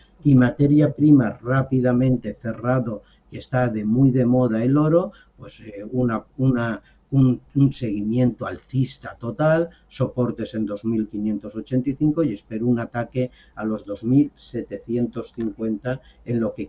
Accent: Valencian Community, Spain; y como valenciano quisiera que bueno, por recordar

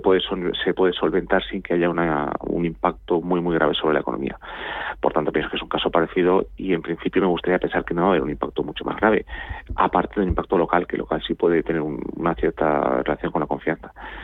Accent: Spain; Y esto siempre es bueno para nosotros como españoles.

